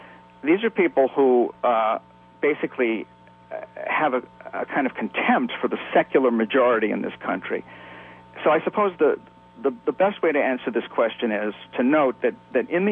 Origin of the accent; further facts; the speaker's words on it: Chicago, Illinois, United States; I'm from Chicago, so nobody has to tell me